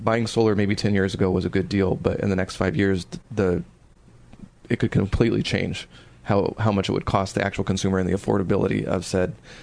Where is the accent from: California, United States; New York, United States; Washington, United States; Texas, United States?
California, United States; I grew up in the Inland Empire in the 80s.